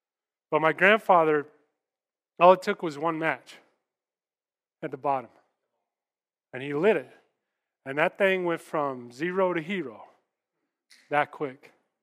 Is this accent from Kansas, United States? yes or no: yes; Kansas, United States; But you remember, I grew up in Kansas, all right?